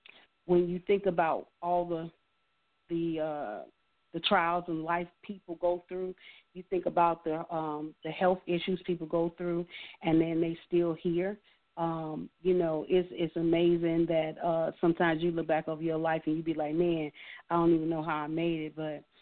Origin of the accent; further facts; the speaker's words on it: Chicago, Illinois, United States; I grew up in Chicago. I don't really care to be in the snow.